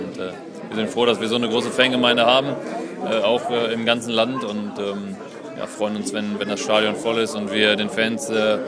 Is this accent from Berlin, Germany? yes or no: no; Unna, North Rhine-Westphalia, Germany; born there; Ja, ich bin in Unna geboren, das ist gar nicht so weit entfernt von Warendorf.